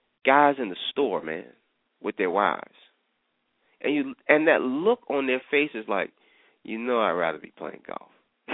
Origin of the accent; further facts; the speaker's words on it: New York, United States; I grew up in New York.